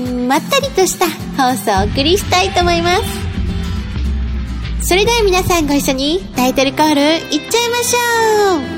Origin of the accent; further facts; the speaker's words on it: Tottori, Japan; は今地元の鳥取県に用事でこう帰省してて、 … の生まれた鳥取県鳥取市